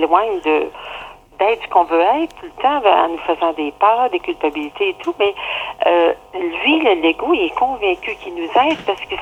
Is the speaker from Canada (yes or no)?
yes; Quebec, Canada; je retourne chez moi au Québec, c'est ça.